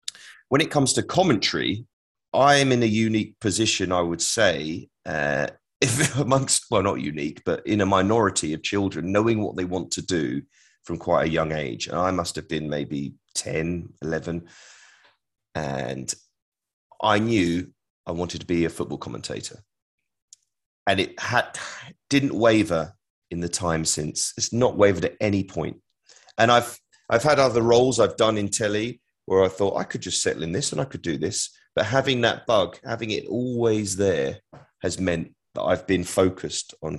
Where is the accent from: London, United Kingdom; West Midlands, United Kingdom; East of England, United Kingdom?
London, United Kingdom; I am a Londoner, absolutely. I was born in London.